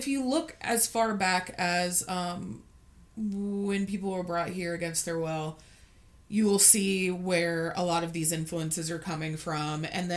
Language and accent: English; Texas, United States; Which, I'm also from Texas, a little town outside of Houston.